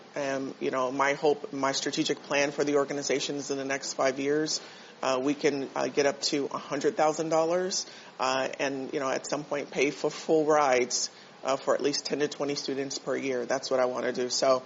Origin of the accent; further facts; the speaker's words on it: Pasadena, California, United States; Rose is the city of Pasadena where I grew up, and then I grew up in Concrete community.